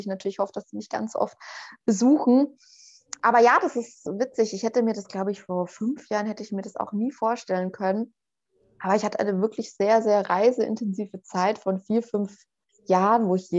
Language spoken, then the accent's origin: German; Bavaria, Germany; Nee, ich bin gar nicht in Berlin aufgewachsen. Ich bin auch so in Nordbayern in einer Kleinstadt aufgewachsen.